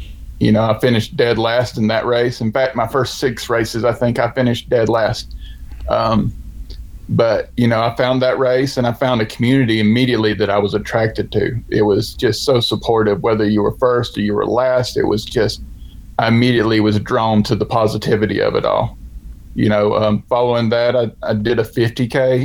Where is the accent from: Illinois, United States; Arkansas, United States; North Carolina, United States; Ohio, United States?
North Carolina, United States; Murphy; I was raised in North Carolina, graduated school from a small town called Murphy, North Carolina. It's in Western North Carolina.